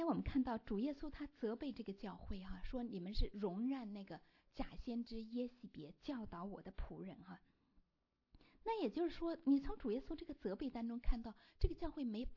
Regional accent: China; 我在想啊，他们是不是和我们中国人一样啊，在教会里面大家都很顾及面子

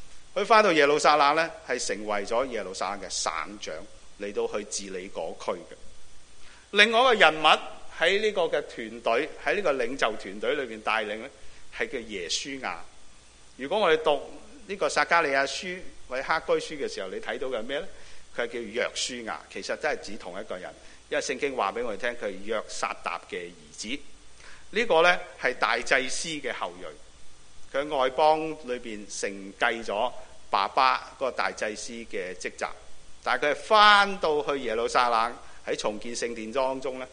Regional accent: Hong Kong; 甚至我哋香港人或者中国人都有个嘅羊群效应

